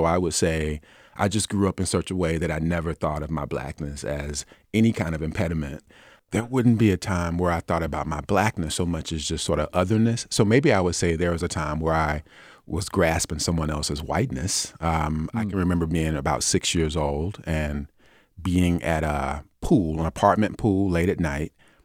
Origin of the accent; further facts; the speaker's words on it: the South, United States; I grew up in the South